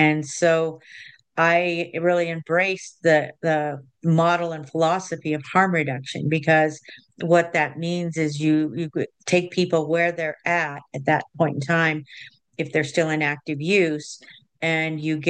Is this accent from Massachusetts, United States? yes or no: no; Colorado, United States; I grew up in Southern Colorado, and my parents didn't share a lot about where our history was and came from.